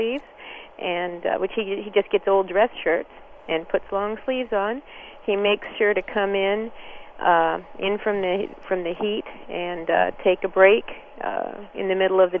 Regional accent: Michigan, United States; now in Ann Arbor, United States; I'm from Michigan, so I love the heat.

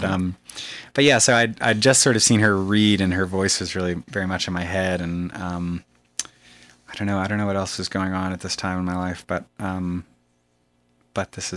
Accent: Chevy Chase, District of Columbia, United States; I grew up in Chevy Chase in Washington, D.C.

